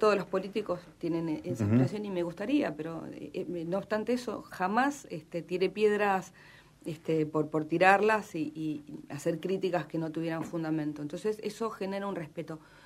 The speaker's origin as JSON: {"language": "Spanish", "town": "Avellaneda", "region": "Buenos Aires Province", "country": "Argentina", "said": "Yo soy de Piñeiro, que es el barrio que está pegadito al Riachuelo y es la entrada de Avellaneda"}